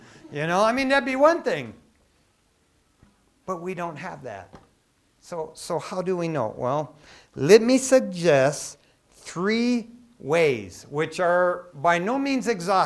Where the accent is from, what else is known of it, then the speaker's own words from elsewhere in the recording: East Detroit, Michigan, United States; I grew up in East Detroit, Michigan.